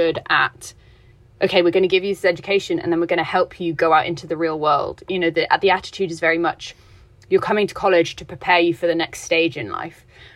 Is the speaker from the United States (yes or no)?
no; England, United Kingdom; I grew up in England and I'm just, you know, half English.